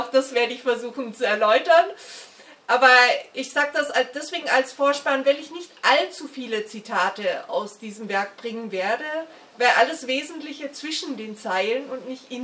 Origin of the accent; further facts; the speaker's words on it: Baden-Württemberg, Germany; Und mein Heimatbundesland Baden-Württemberg mit seiner grün-schwarzen Regierung hat sich ganz schnell angeboten